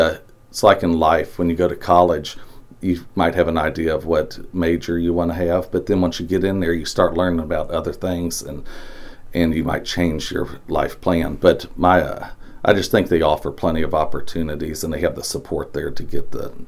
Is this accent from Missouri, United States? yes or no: yes; Monroe City, Missouri, United States; now in Mexico, United States; Well, I grew up in Monroe City. I've been here in Mexico for 21 years.